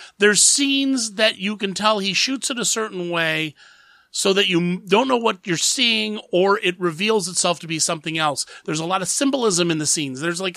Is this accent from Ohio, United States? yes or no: yes; Columbus, Ohio, United States; I grew up in Columbus, Ohio.